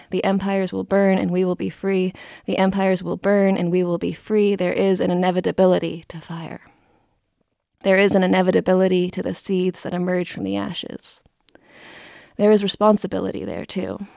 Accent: Mountain West, United States; I grew up in the Mountain West, and every summer is smokier than the one before.

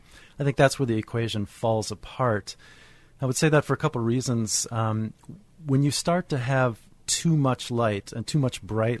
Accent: Minneapolis, Minnesota, United States; I grew up in Minneapolis, but as so many Minnesotans do, my family had a cabin up north, as we say

